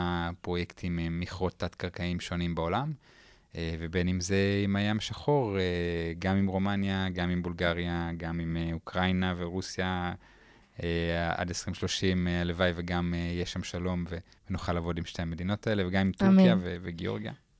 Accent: Tel Aviv, Tel Aviv District, Israel; ברגע שאנחנו אומרים, אנחנו מישראל, אנחנו מתל אביב.

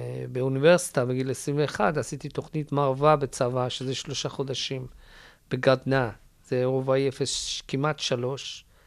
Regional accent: Tehran, Tehran Province, Iran; נולדתי ב-73 בטהרן, ממשפחה מספהן, ו... גרתי שם, נשארנו שם 8 שנים אחרי המהפכה

